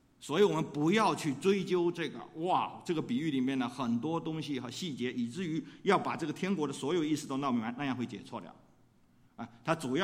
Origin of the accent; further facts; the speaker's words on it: Fujian, China; 我从小在农村长大，我当过农民，我种过地哈。当然这种的地可能他这里的种子给种的跟我那农村里福建农村种的水稻可能不见完全一样